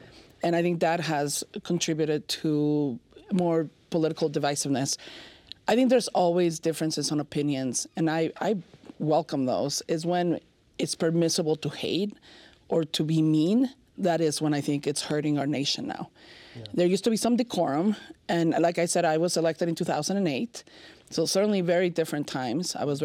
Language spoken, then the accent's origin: English; Mexico; English is a second language; moved away as an adult; now in Utah, United States; I'm originally born and raised in Mexico, and so I'm a new American by choice, and came here to the state of Utah to go to school, to the University of Utah.